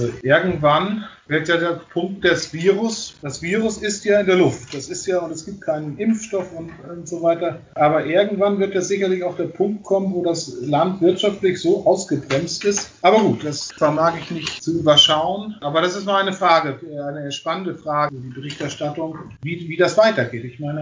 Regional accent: Northern Germany, Germany; Das ist man als Norddeutscher, ich komme aus Norddeutschland, ja auch gewohnt.

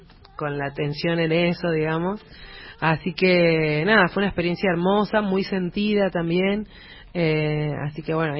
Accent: Chubut, Argentina; yo soy de Chubut y él es de Tucumán.

